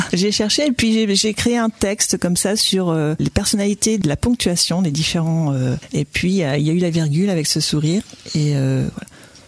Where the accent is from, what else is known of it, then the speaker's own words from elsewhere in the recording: Alençon, Normandy, France; born there; moi je suis née à Alençon